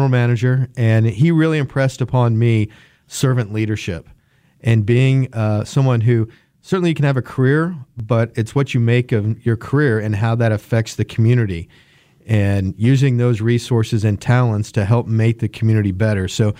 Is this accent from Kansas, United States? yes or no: yes; Wichita, Kansas, United States; So lifelong Wichitan. Grew up on the east side of town, Wichita Public Schools. Graduated from Southeast High and Wichita State.